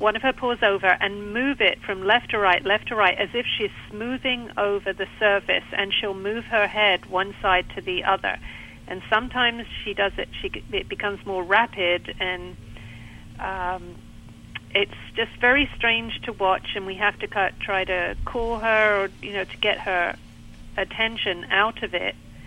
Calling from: Pinehurst, North Carolina, United States; I'm calling from Pinehurst in North Carolina.

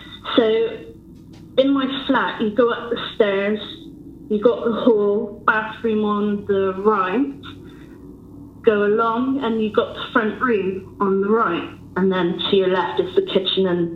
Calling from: England, United Kingdom

